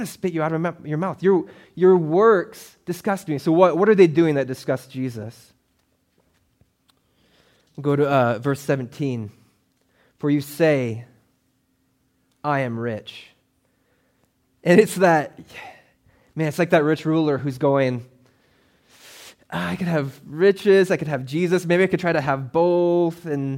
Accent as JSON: {"language": "English", "region": "Alaska", "country": "United States", "said": "I'm originally from Alaska, so anything above 70 is hot."}